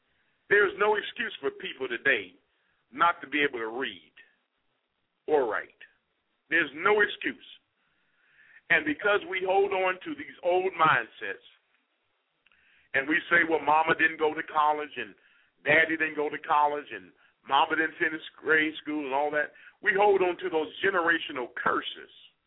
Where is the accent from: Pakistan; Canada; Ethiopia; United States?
Ethiopia; I am from Ethiopia. My roots come out of Solomon.